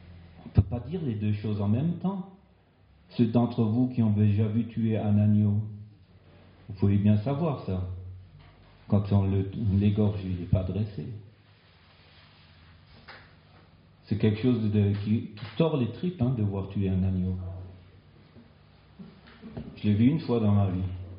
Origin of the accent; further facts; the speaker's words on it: Grand Est, France; Moi qui viens d'Alsace-Lorraine, je peux vous dire que j'étais choqué quand suis devenu pasteur, comme on dit chez nous en Alsace, à l'intérieur, en France quoi.